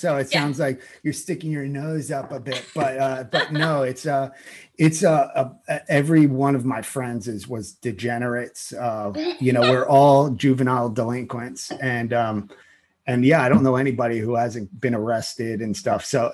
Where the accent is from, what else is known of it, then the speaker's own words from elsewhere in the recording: Upper Darby, Pennsylvania, United States; It's my hometown cemetery, which is it's a near and dear to my heart, which is weird to say about a cemetery, but it really is. It was across from my high school, Upper Darby High School, which is right outside of West Philadelphia.